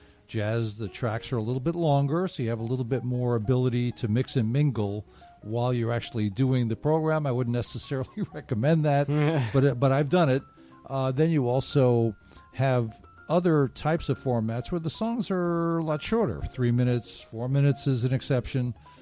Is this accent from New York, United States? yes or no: yes; New York, United States; Yes, I am from Long Island, and I started doing a weekly program, volunteering